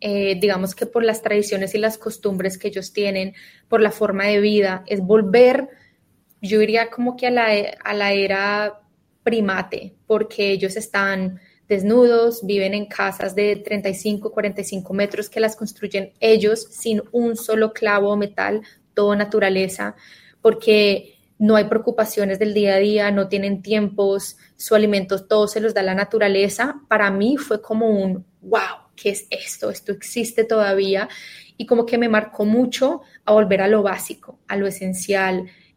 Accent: Australia; also born or lived in Colombia; soy colombiana, nací, amo Colombia, pero me crié en Australia. Mi vida adulta, mis 20, mis 30 han sido en Australia. Pero a eso toca dividir que crecí en un país muy multicultural.

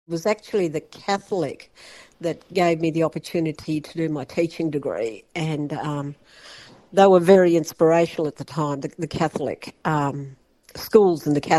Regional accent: Western Australia, Australia; Now, we're Badi Jawi people, are saltwater people, and we're about 200 kilometres north of Broome on an area called Dampier Peninsula. So we're from the Badi Jawi area

